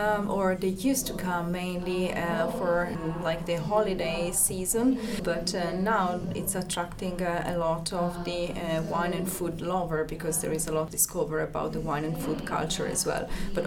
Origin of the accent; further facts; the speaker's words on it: Sassari, Sardinia, Italy; English is a second language; I'm from Sassari, which is about 1 hour driving from Olbia, still in the north side.